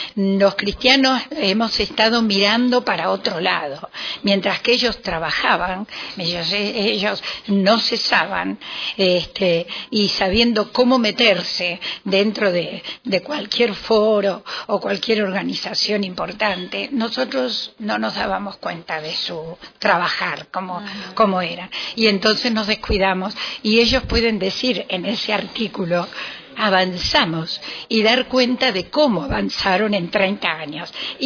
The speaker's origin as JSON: {"language": "Spanish", "country": "Argentina", "said": "Y tiene organizaciones, por lo menos en mi país, dos organizaciones que trabajan fuertes. Una de ellas, que sigue todas las directivas de la IGLA, es SIGLA en la Argentina."}